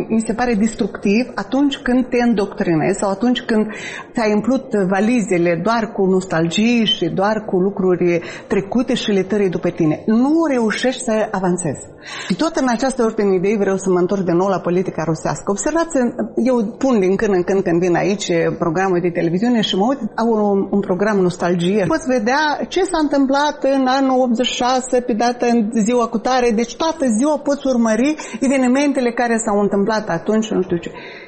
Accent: Bessarabia, Moldova; Dacă cineva mă întreabă, spun că sunt româncă din Basarabia, din Moldova

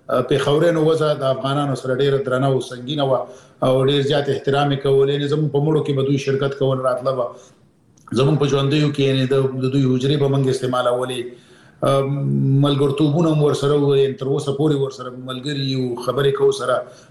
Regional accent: Peshawar, Khyber Pakhtunkhwa, Pakistan; زه پېښور کې د اول صف نه نیولې تر 12 پورې مالته درس ویلې دي، نو زه د پېښور سره شاید دی نه زیات افغانان داسې وي چې دومره بلد نه وي لکه زه چې په پېښور کې څومره بلد دی

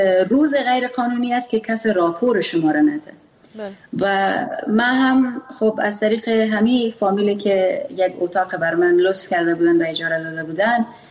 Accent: Afghanistan; first language Pashto; Persian is a second language; چون من زبان مادریم پشتو است

